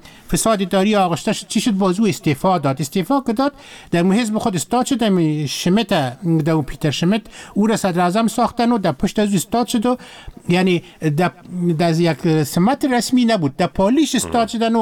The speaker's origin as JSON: {"language": "Persian", "country": "Afghanistan", "said": "ما شما افغان هستیم"}